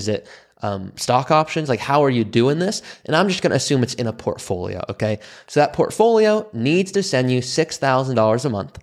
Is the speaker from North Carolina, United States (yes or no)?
no; Malibu, California, United States; but I grew up in Malibu, California, very affluent area